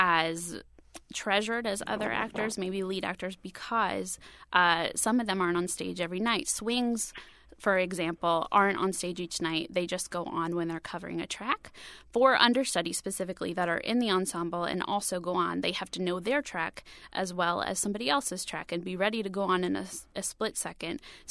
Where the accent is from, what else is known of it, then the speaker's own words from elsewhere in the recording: Virginia, United States; So I grew up in a small town in Virginia.